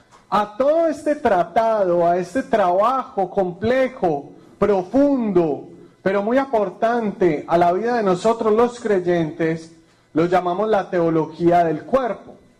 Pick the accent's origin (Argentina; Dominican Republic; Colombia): Colombia; Medellín, Antioquia; No se me nota de dónde vengo, ¿cierto? No tengo acento. Vengo de Medellín, Colombia.